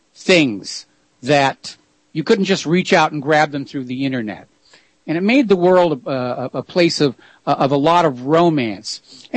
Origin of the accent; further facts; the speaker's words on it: New England, United States; I was still growing up in New England farming country